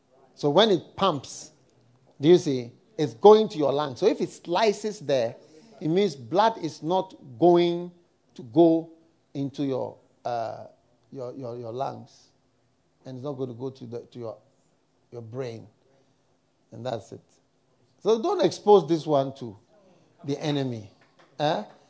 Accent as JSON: {"language": "English", "country": "United States", "tie": "born there", "said": "I was born in America. I thank God I didn't go to university in America."}